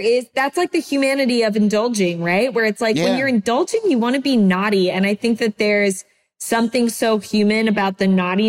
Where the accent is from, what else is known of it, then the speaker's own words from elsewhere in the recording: Ohio, United States; also born or lived in Virginia; I'm from Ohio, but then I spent like my, I guess, school years in Virginia.